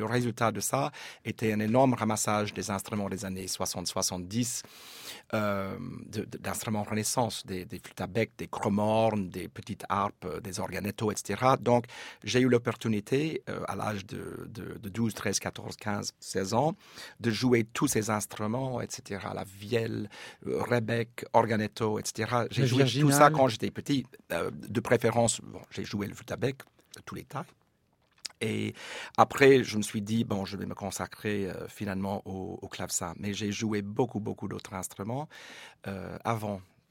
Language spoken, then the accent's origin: French; New Orleans, Louisiana, United States; also born or lived in California; Fait, je suis né en Californie, grandi à la Nouvelle-Orléans.